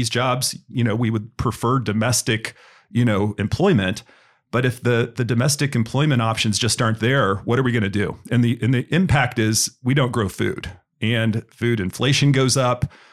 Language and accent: English; Indiana, United States; also born or lived in San Francisco; No, I grew up in Indiana, Indiana University graduate, and then I kind of hightailed it to San Francisco, California with Oracle.